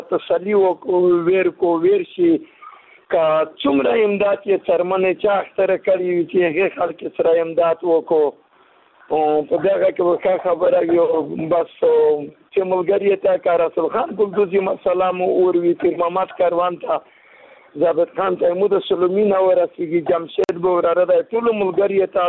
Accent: Afghanistan; now in Punjab, Pakistan; زه خو افغان مهاجر یم په پنجاب کې

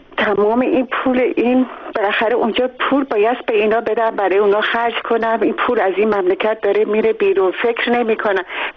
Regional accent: Iran; اول اونا فکر نمیکردم من ایرانی هستم.

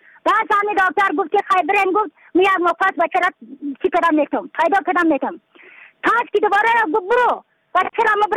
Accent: Badakhshan, Afghanistan

